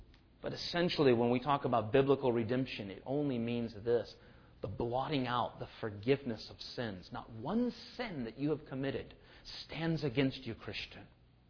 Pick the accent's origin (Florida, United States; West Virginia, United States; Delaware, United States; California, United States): California, United States; in the summertime and on Saturdays, growing up in Orange County, what we would do, my friends